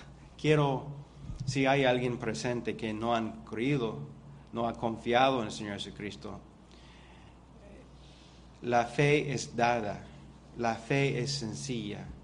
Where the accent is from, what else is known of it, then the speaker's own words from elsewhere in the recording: Canada; Spanish is a second language; Yo soy canadiense y hay americanos aquí.